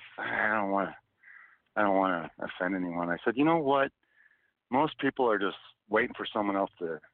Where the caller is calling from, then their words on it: Idaho, United States; from Idaho.